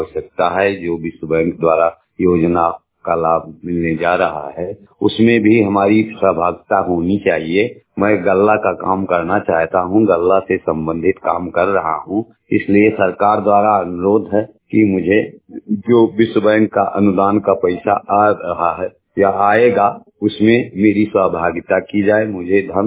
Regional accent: Uttar Pradesh, India; बहराइच श्रावस्ती के बॉर्डर का रहने वाला हूँ।

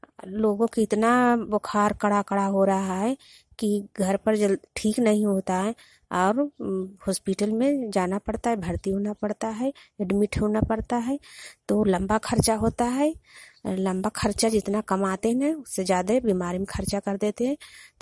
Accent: Hanganpura, Bihar, India; ग्राम हंगनपुरा, मैं नालंदा जिला की निवासी हूँ।

